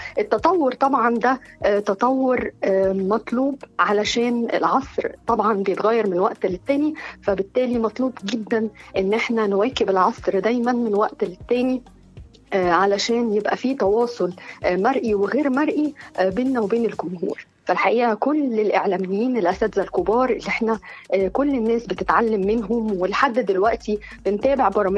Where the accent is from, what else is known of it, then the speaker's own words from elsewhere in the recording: Egypt; علشان نقدر نحافظ على ثقافتنا كمصريين وعاداتنا وتقاليدنا